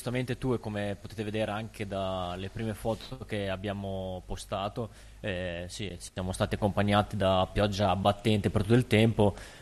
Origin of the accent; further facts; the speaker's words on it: Emilia-Romagna, Italy